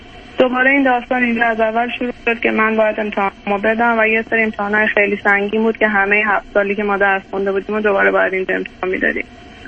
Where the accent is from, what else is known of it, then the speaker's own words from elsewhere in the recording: Iran; moved away as an adult; من و همسر سابقم هر دو پزشک هستیم و از ایران مهاجرت کردیم و اومدیم، حدود 6 سال گذشته.